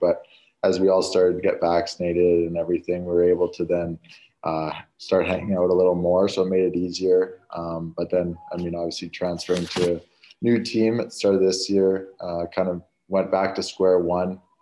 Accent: North Vancouver, British Columbia, Canada; Obviously, growing up, you're just outside of the city, but you still kind of have that big city feel

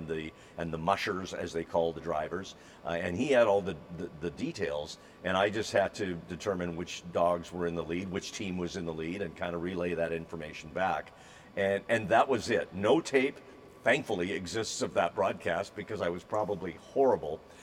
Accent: Edmonton, Alberta, Canada; When I was a kid growing up in Edmonton, I would listen to the radio late at night

